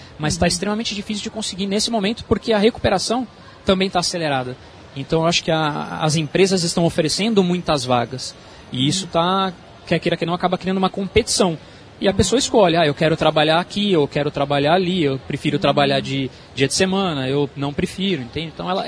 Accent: São Paulo, Brazil; now in Maringá, Brazil; eu vim para Maringá em 2003 e haviam poucas franquias. Eu sou oriundo de São Paulo.

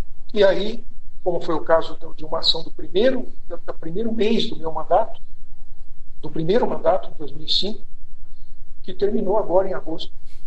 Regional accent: Maringá, Paraná, Brazil; eu nasci em Maringá, sou maringaense, vivo aqui, moro aqui, e eu quero que a cidade vá bem

